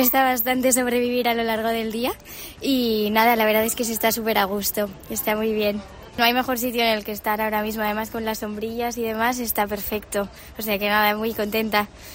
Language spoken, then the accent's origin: Spanish; Basque Country, Spain; Bueno, yo soy del norte, soy del País Vasco